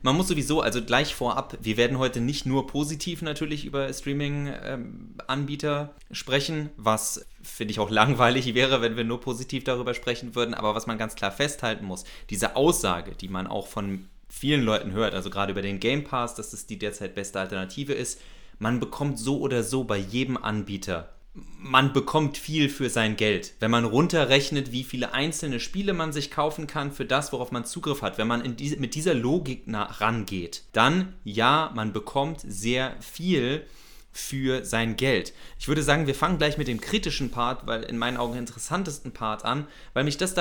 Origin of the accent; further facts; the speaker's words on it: Eschwege, Hesse, Germany; Aber ich weiß noch, in Eschwege, wo ich groß geworden bin